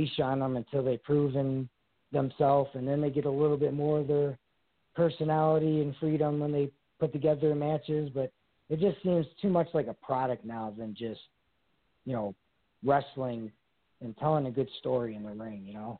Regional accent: Calumet City, Illinois, United States; I grew up in Calumet City in the 80s and they had a big water tower.

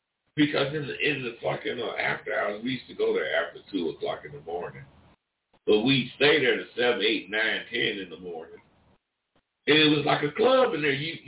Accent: California, United States; But I grew up in the Bay Area. It was raw

